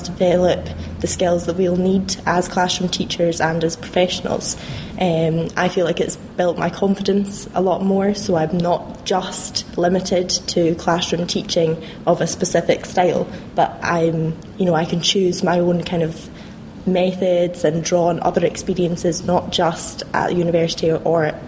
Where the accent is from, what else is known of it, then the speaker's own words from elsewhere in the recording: Glasgow, Scotland, United Kingdom; I'm actually from Glasgow originally